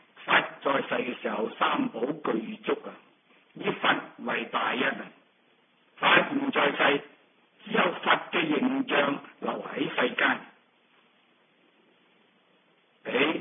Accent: China; 如同我们中国人家里面供祖宗的牌位一样的

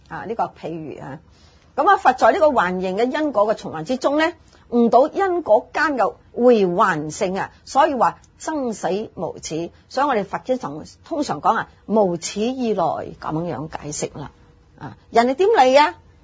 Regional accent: China; 我这种精神呢，我们中国人真的要学一下

